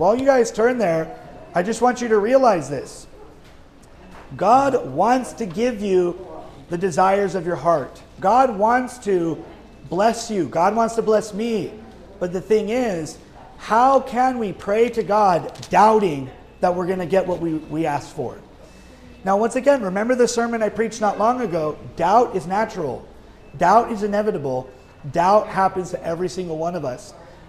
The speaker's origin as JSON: {"language": "English", "region": "Hawaii", "country": "United States", "said": "Now, although I'm from Hawaii, I've not lived in Maui before"}